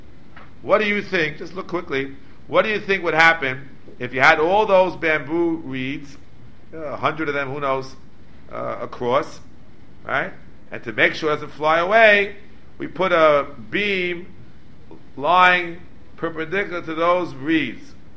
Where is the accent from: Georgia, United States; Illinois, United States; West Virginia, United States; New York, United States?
New York, United States; I'm a New Yorker.